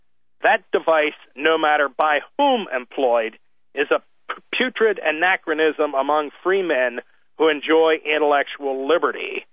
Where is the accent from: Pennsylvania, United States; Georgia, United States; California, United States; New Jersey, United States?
Pennsylvania, United States; just as a lot of folks in my home state of Pennsylvania take the Second Amendment seriously.